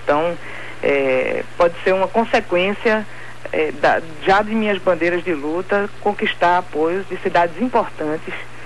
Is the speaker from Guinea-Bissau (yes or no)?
no; Caruaru, Pernambuco, Brazil; Eu venho de Caruaru